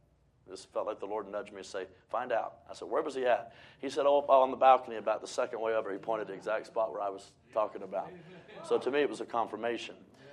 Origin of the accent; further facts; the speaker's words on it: United States; I thought, well, I'm an American.